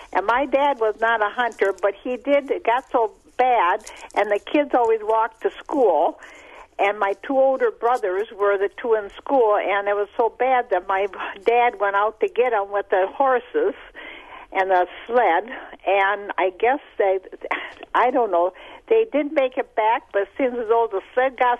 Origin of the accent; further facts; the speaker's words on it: Minnesota, United States; And I grew up in Stearns County, Minnesota, and that was between Litchfield and Kimball and St. Cloud.